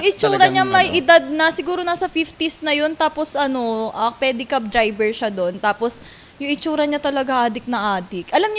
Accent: Taguig, Metro Manila, Philippines; sabi ko, taga-Taguig ako.

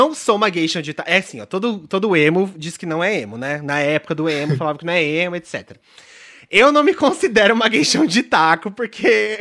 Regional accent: São Paulo, Brazil; born there; Eu nasci em São Paulo.

